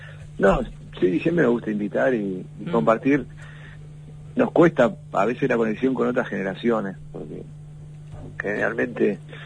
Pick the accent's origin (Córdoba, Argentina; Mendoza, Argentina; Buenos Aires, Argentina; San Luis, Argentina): Buenos Aires, Argentina; somos de acá, de Buenos Aires, de una burbuja.